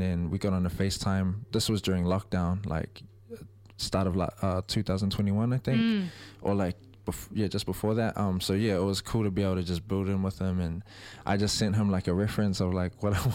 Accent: Avondale, Auckland, New Zealand; because, you know, I'm from Avondale, to take it back to where it all started.

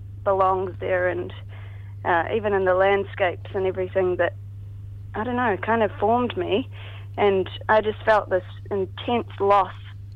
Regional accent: Arrowtown, Otago, New Zealand; now in Auckland, New Zealand; Yeah, I grew up in Arrowtown, and I started writing this album the day that I moved from Arrowtown to Auckland

